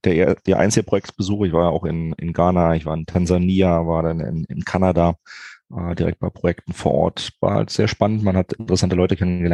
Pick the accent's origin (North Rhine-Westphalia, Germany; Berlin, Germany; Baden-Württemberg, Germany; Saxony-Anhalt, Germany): Berlin, Germany; ich bin 44 Jahre alt und wie man es kaum überhören kann, komme ich aus Berlin.